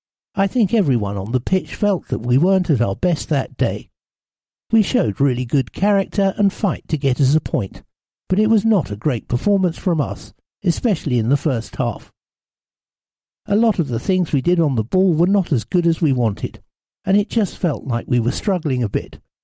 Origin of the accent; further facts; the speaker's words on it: Norway; now in London, United Kingdom; where I grew up in Norway.